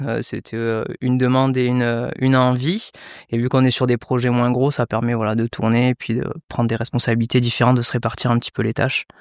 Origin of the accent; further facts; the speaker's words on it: Occitanie, France; comme j'ai grandi en Aveyron, j'avais pas forcément la possibilité de pouvoir bénéficier du bac art appliqué.